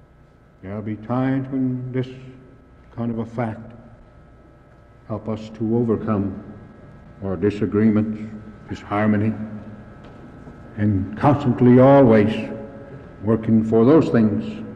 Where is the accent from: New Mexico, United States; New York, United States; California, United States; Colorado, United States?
New Mexico, United States; There's one thing that I've learned as I deal and work with my people is this, that we as Indian people can never be satisfied